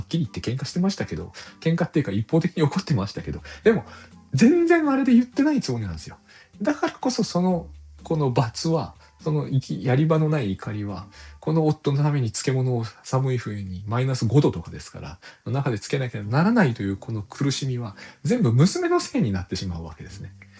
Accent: Saitama, Japan; まあ私東京人ではないですけど埼玉県人ですけど

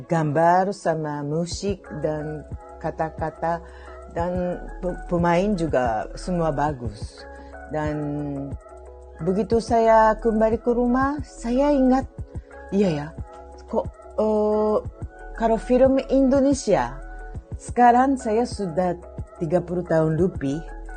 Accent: Japan; Indonesian is a second language; Tetangga saya orang Jepang juga.

